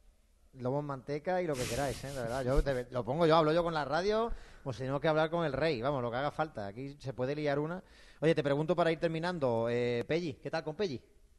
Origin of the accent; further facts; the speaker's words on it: Málaga, Andalusia, Spain; Es que los malaguitas, los que somos malaguitas de verdad, al final no lo podemos evitar.